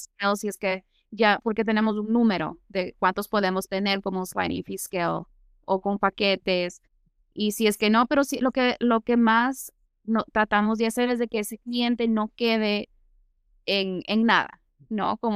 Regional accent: Connecticut, United States; si es que yo soy de Connecticut

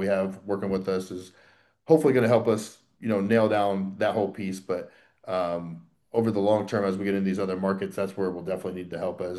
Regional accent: Monticello, Indiana, United States; I was born and raised in Monticello, Indiana

